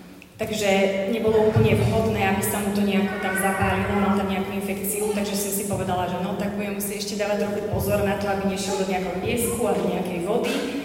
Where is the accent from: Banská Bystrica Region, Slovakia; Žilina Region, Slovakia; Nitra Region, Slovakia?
Žilina Region, Slovakia; Liptovský Mikuláš; accent: Liptovský Mikuláš; A môj prízvuk pochádza z Liptovského Mikuláša, ak by ste sa pýtali.